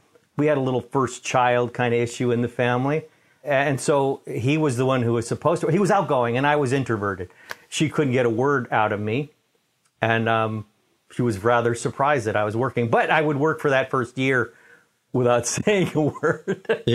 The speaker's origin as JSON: {"language": "English", "town": "Manhattan", "region": "New York", "country": "United States", "tie": "born there", "said": "Yeah, I was born in Manhattan, in New York."}